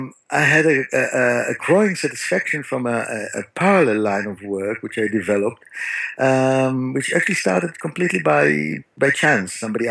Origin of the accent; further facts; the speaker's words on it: Tel Aviv, Tel Aviv District, Israel; My parents are very Israeli. I grew up in Tel Aviv, very Israeli kind of mixed couple, where my mother's family fled Warsaw in 39 after the Nazi invasion